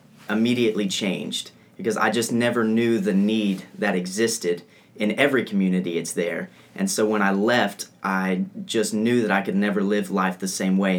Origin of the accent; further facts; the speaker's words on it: Cleveland, Tennessee, United States; I'm from Cleveland, Tennessee, so I've grown up around Lee University